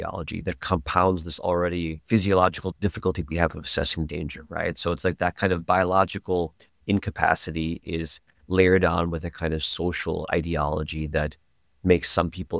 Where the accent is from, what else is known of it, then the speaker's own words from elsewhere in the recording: Mexico; my family's from Indonesia, my family's from Mexico, I'm from Mexico, we can just handle this, right?